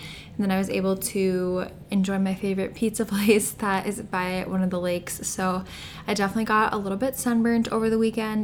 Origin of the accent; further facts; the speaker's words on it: United States; So I am from the United States if you guys are new here